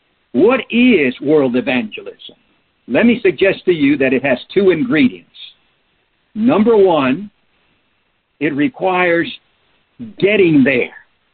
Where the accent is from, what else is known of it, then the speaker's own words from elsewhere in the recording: Peru; first language Spanish; English is a second language; also born or lived in Southeast Asia; My native language, I was born in Peru, and so I grew up speaking Spanish.